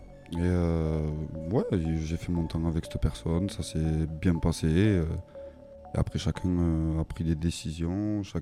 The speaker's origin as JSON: {"language": "French", "country": "Brazil", "also_born_or_lived": "Marseille", "lives_now": "Toulouse, France", "said": "Non, de base moi je suis même pas de France. Moi, je suis du Brésil. Après bon, par chance, mais bon, j'ai atterri en France. Après j'ai fini à Toulouse. Et pendant un moment là, de 2011 à 2014, je suis parti à Marseille"}